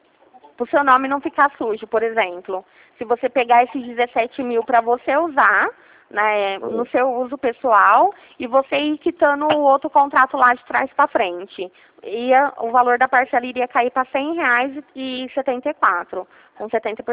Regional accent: Ribeirão Preto, São Paulo, Brazil; Eu sou daqui de Ribeirão Preto

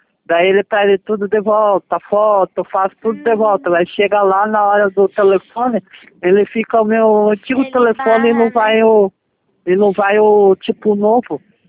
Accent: São Vicente, São Paulo, Brazil; born there; nasci em São Vicente, São Paulo.

